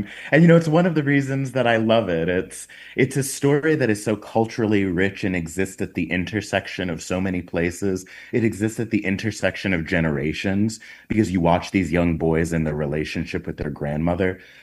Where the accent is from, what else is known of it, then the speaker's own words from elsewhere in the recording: Stuttgart, Baden-Württemberg, Germany; also born or lived in Wiesbaden / South Florida; I was born in Wiesbaden, and then my mother moved down to southern Germany, and so lived in both Stuttgart and then with my dad at moments in South Florida. So, yeah, from a lot of places.